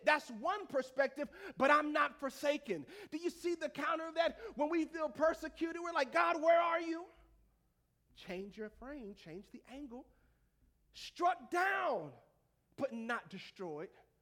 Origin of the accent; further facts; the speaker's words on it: the South, United States; I'm from the South, baby. I like to put a little I on the end of everything.